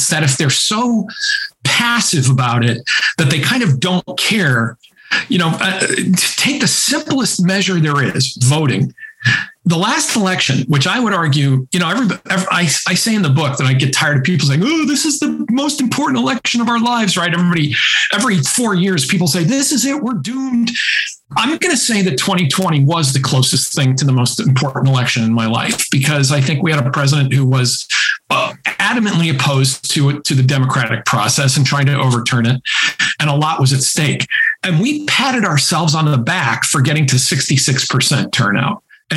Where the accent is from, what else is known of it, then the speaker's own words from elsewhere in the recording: New England, United States; I'm from New England